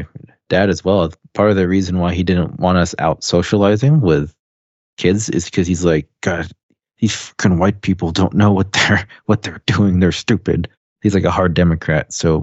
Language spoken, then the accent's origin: English; Philippines; If you were to see me, you wouldn't think I'm Filipino because of my height.